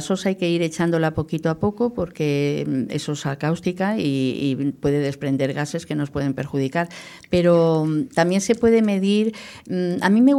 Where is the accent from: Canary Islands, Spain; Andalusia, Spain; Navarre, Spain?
Andalusia, Spain; Aparte hago también sevillanas, porque soy andaluza, aunque no se me note